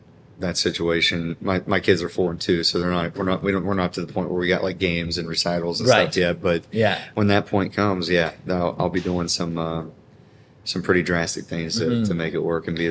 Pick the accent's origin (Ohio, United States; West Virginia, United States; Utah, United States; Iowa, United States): West Virginia, United States; Morgantown; I'm born and raised in Morgantown, West Virginia, and West Virginia University is our school.